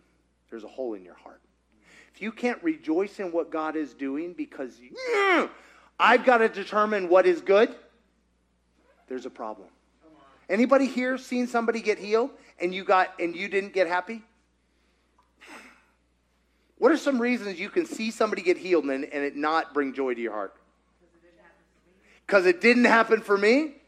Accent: Kentucky, United States; Listen, I'm from Kentucky. That's impressive for my Kentucky standards.

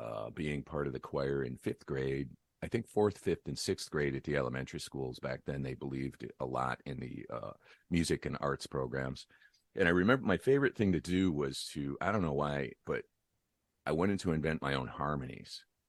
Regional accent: Detroit, Michigan, United States; now in Los Angeles, United States; I'm in LA right now, but I'm originally from Detroit, so I'm kind of a sister city to Windsor.

